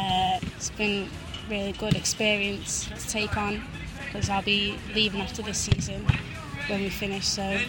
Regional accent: Manchester, North West England, United Kingdom; I'm from Manchester.

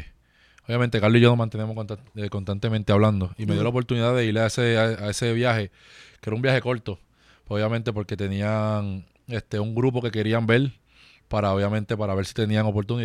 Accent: Carolina, Puerto Rico; los Gigantes de Carolina, mi pueblo.

